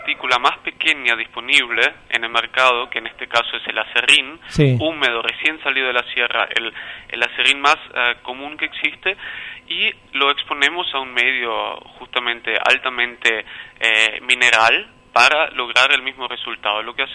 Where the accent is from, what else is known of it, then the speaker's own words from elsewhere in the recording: Austria; now in Argentina; soy extranjero, no soy francés, soy austríaco.